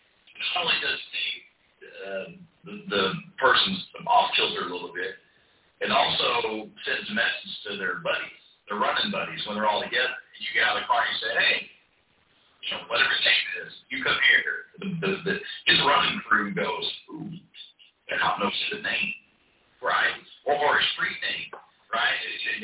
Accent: Plano, Texas, United States; I'm a kid from Plano, Texas.

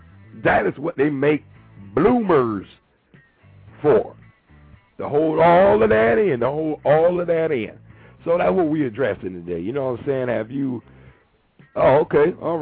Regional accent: Florida, United States; because I'm from Florida, so this might not apply to most of y'all

